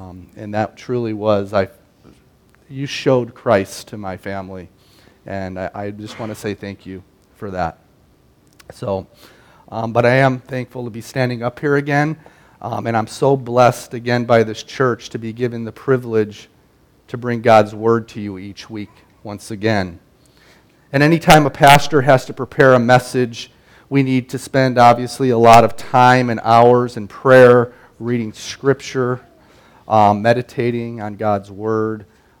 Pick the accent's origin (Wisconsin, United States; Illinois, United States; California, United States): Illinois, United States; Chicago; moved away; I had some family, quite a bit of family, fly in from Chicago. I still call it my hometown, even though I haven't lived there in like 20-some years, but, you know, always Chicago.